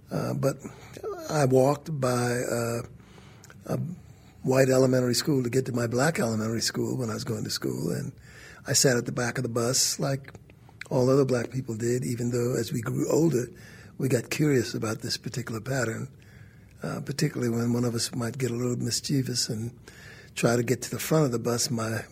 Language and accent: English; Charleston, South Carolina, United States; But I grew up in Charleston.